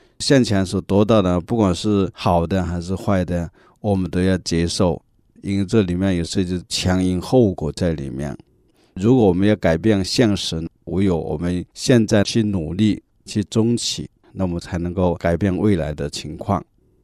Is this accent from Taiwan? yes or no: no; China; now in Canada; 我们作为一个中国人，虽然有时候说我不是信佛的